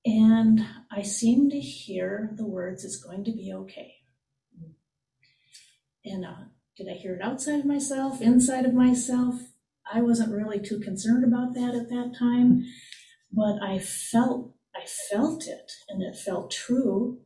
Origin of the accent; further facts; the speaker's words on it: New Brighton, Minnesota, United States; I grew up in New Brighton, in a suburb of St. Paul. And our family moved to that home, which is a new home, when I was about 4.